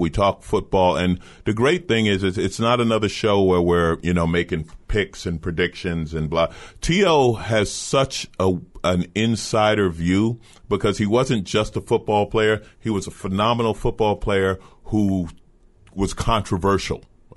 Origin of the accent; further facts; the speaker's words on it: New York, United States; moved away as an adult; now in Los Angeles, United States; Yeah, I moved to L.A. I grew up in New York, and I went to aviation high school, which is where I learned to fix airplanes